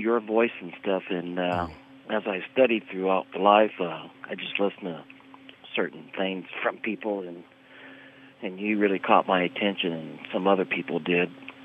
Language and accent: English; Newton, Iowa, United States; which was a Methodist church in my hometown in Newton, Iowa